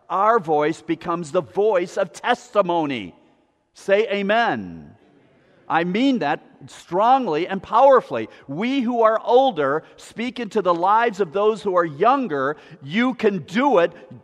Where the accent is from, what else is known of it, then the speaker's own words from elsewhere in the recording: Wisconsin, United States; moved away as an adult; also born or lived in Baltimore, Maryland; Now, I grew up in Wisconsin, moved to Maryland to teach, and then she and I met, we got married, had our kids, the whole family system there.